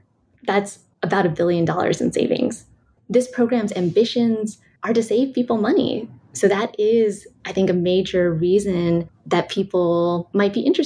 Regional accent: California, United States; Yeah, California, man. So I'm from California and I am surprised

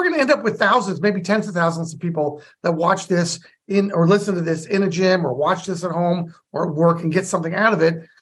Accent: West Orange, New Jersey, United States; I grew up in West Orange.

